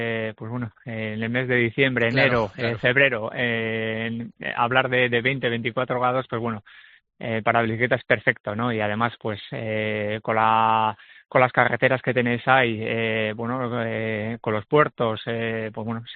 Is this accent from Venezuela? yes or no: no; Basque Country, Spain; nací muy cerca de San Sebastián y tengo buenos recuerdos de mi infancia allí